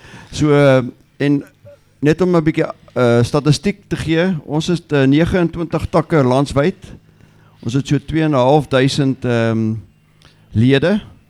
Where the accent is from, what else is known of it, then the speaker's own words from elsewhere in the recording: Secunda, Mpumalanga, South Africa; my tuisdorp is in Secunda.